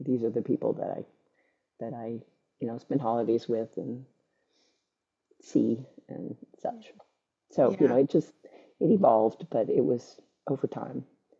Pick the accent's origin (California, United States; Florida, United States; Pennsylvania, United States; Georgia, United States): Georgia, United States; Atlanta; moved away as an adult; Yeah, I grew up in Atlanta.